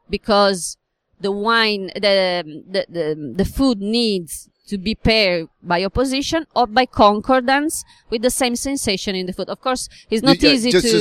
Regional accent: Piedmont, Italy; English is a second language; I'm from Piedmont, and then I can say that my favorite combination is the meat with a red wine.

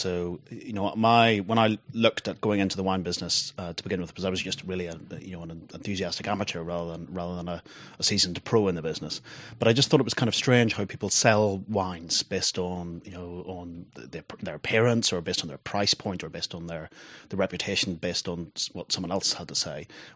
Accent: Ireland; moved away as an adult; now in England, United Kingdom; No, I grew up in Ireland, but I came over to England for university and have stayed here ever since. That was probably 15, 16 years ago.

